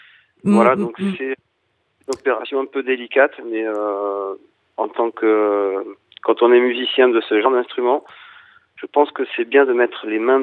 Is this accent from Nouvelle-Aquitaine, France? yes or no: yes; Nouvelle-Aquitaine, France; Je suis du Poitou.